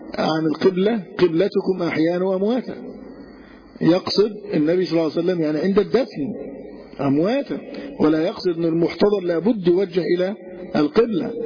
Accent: Egypt; الحاجات دي ممكن تكون غير موجودة عندنا في مصر هنا

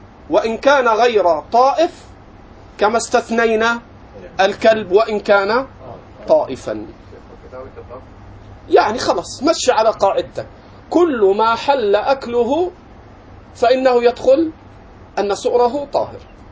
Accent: Egypt; ومنها القرية التي أنا أعيش فيها في مصر

